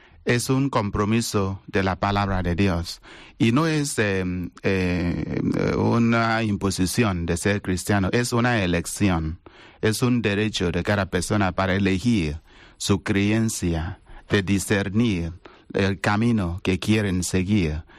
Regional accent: Nigeria; Spanish is a second language; Soy padre de Nigeria.

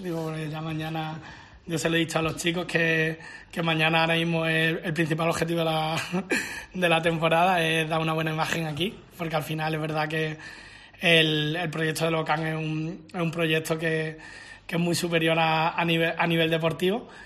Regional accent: Málaga, Andalusia, Spain; now in Murcia, Spain; no, yo soy malagueño, pero es verdad que soy un embajador de Murcia fuera de aquí.

